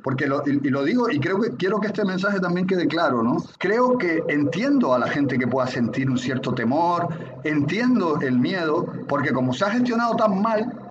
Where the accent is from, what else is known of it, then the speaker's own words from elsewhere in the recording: Spain; ascenso político de determinadas opciones partidistas en España, en mi país